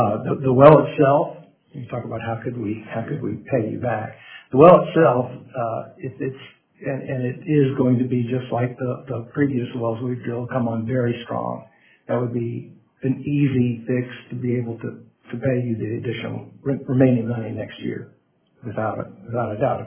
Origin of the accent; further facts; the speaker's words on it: Kenai, Alaska, United States; You know, I grew up here. I'm from Kenai